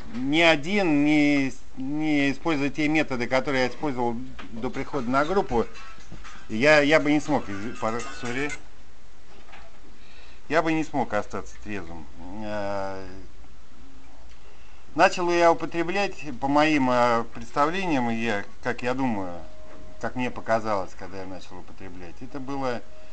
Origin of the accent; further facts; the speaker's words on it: Saint Petersburg, Russia; Я приехал из Санкт-Петербурга. Я там и родился, и, собственно, большая часть жизни моей на сегодняшний день прошла там.